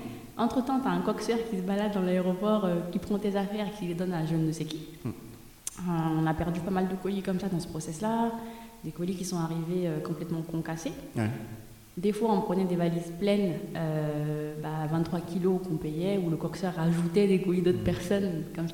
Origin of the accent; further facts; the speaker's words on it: Mali; Ouais, donc moi, je suis née grandie au Mali.